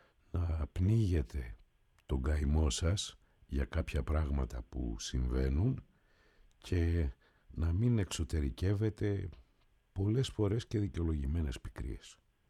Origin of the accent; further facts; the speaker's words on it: Greece; επειδή έχουμε μάθει εμείς οι Έλληνες, ανεξαρτήτως του αν είμαστε Έλληνες που ζούμε στη μητέρα πατρίδα ή στην Κύπρο